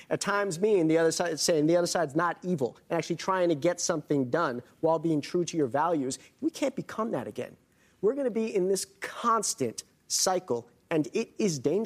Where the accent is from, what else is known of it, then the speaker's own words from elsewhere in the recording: New York, United States; I'm proud that I'm a New Yorker.